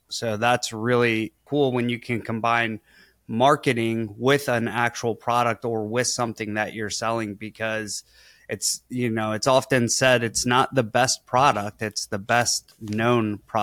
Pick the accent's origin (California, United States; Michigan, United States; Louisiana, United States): Michigan, United States; now in Florida, United States; I'm a Michigan guy I hail from Michigan, but you know, I'm a Florida person now.